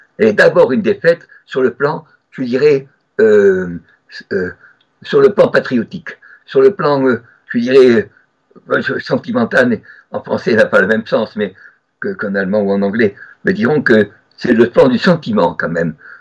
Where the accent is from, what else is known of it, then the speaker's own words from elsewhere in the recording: France; je ne suis pas Ashkénaze, vous savez, je suis français.